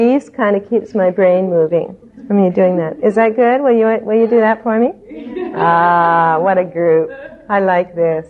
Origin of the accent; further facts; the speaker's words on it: Canada; because I'm from Canada and we're a lot slower there.